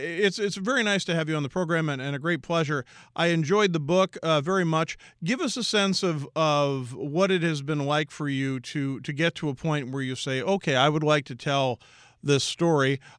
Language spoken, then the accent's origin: English; Philadelphia, Pennsylvania, United States; Let me get to Philadelphia, my hometown, a city I love very much.